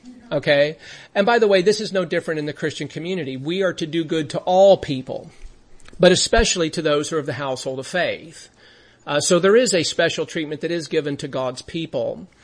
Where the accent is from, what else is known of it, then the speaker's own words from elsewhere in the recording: Las Vegas, Nevada, United States; Because when I was a teenager growing up in Vegas, I've shared this story before